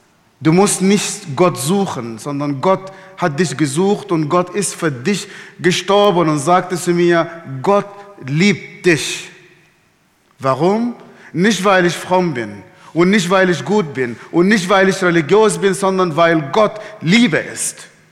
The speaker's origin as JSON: {"language": "German", "country": "Sudan", "tie": "born or raised there", "said": "Ich bin im Sudan geboren, aufgewachsen, in einer sehr, sehr extremistischen islamischen Familie."}